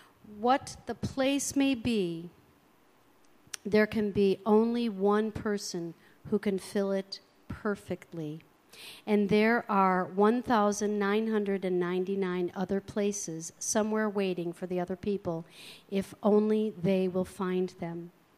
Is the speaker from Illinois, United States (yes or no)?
yes; Crystal Lake, Illinois, United States; I went to my first Unity service at a church in my hometown, Crystal Lake, in 1979.